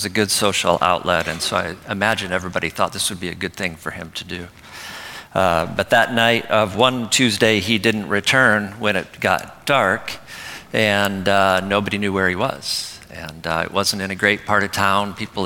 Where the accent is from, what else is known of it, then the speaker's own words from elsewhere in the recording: Grand Rapids, Michigan, United States; So I grew up in Western Michigan, Grand Rapids, son of a pastor, and he's originally from Denver, Colorado.